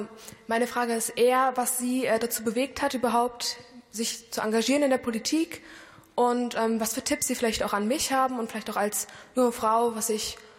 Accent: Hesse, Germany; ich bin 18 Jahre alt und ich komme aus Hessen.

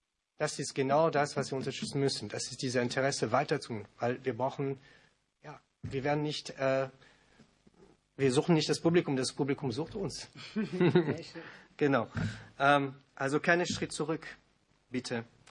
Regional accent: France; German is a second language; now in Germany; Ich bin Franzose.

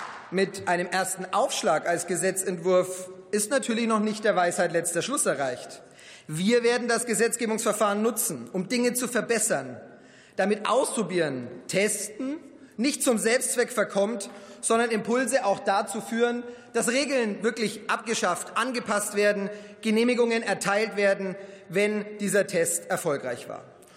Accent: Herzogenaurach, Bavaria, Germany; Als ich vor über 11 Jahren in den Stadtrat meiner Heimatstadt Herzogenaurach gewählt wurde

